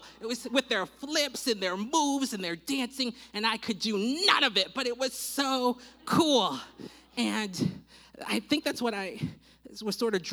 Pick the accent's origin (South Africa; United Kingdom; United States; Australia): United States; Oklahoma; Now, growing up in Oklahoma, especially in high school, life was rough.